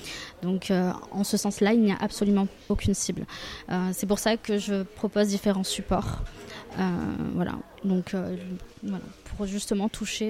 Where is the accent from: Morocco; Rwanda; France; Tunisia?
Morocco; Je suis marocaine. Quand je parle de mon projet au Maroc